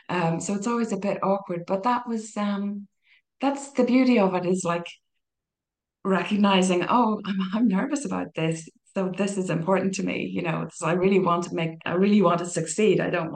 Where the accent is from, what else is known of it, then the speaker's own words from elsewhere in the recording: Ireland; even like growing up in Ireland, and like the pub culture there, it's the same.